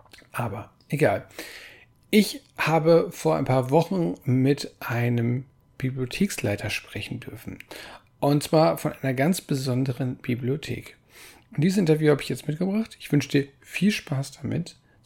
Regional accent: Germany; Also ich muss sagen, als Deutscher kannte ich leider die Villa Fantastica bis vor ein paar Tagen noch nicht.

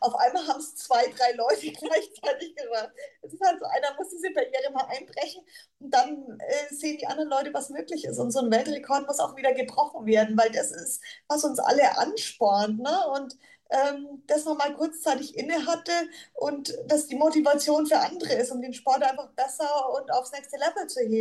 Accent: Bayreuth, Bavaria, Germany; Ich komme aus Bayreuth, das ist 70 Kilometer weg.

